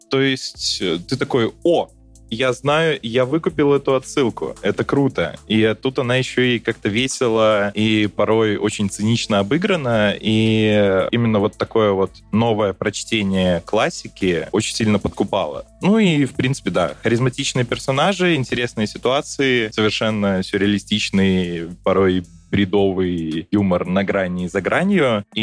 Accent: Minsk, Belarus; я из Минска, и у нас тут проходит Юникон.

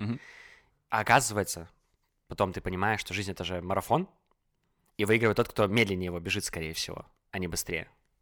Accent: Belarus; moved away; я уехал из Беларуси, и у меня пропали цели, которые были навязаны обществом. То есть, живя в Беларуси с самого детства, тебе понятны проторенные дорожки.

